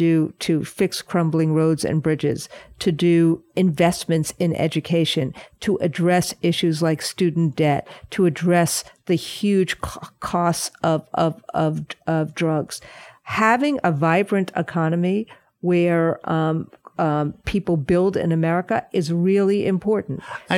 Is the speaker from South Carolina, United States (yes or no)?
no; New York, United States; From growing up in Rockland County.